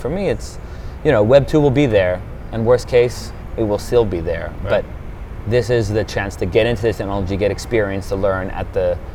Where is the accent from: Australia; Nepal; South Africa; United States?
Australia; also born or lived in United Kingdom; now in Switzerland; I was born in the UK.